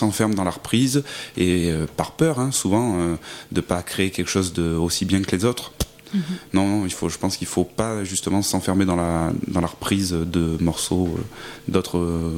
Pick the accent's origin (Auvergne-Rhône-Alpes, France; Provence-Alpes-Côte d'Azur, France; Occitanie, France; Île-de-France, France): Provence-Alpes-Côte d'Azur, France; Moi, je viens d'un petit village des Gorges du Verdon, donc il y a ce petit côté aussi retranché.